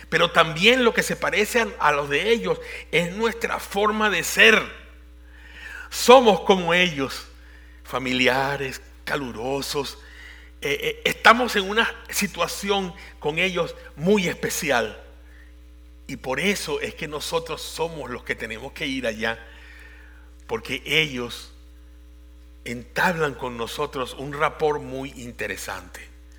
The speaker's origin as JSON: {"language": "Spanish", "country": "Venezuela", "said": "porque en mi país, Venezuela, el médico se sentaba a hablar con uno"}